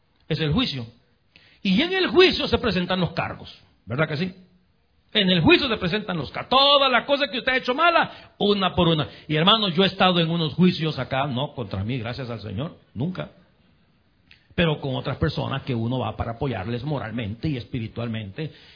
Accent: Honduras; En mi país, dos expresidentes, uno murió en la cárcel, el otro ahorita están ventilando su nombre para juicio, expresidente de Honduras

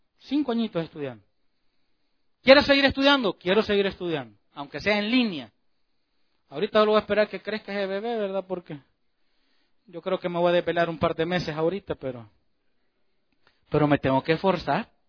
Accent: Ilopango, San Salvador, El Salvador; also born or lived in Soyapango; donde yo crecí, allá por Ilopango, allá por Soyapango, en El Salvador

